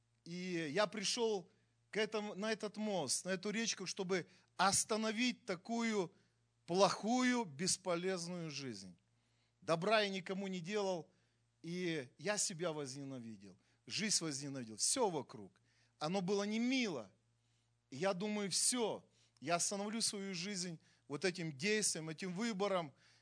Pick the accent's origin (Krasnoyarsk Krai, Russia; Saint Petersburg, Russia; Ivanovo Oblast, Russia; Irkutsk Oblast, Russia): Krasnoyarsk Krai, Russia; я из Красноярского края, я из Сибири. И я не был туда сослан, и родители мои тоже не были сосланы.